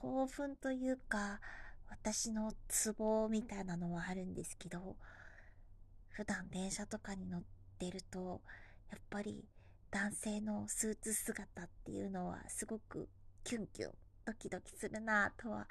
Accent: Saitama, Japan; あまりこう埼玉出身なので、あまりこう車っていうのに馴染みがないんですけれども

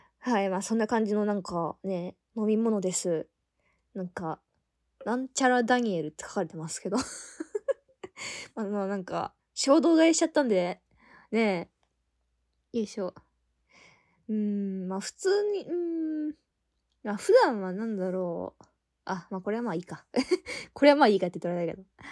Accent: Kansai, Japan; 私ね、あの地元が関西なんですよ。

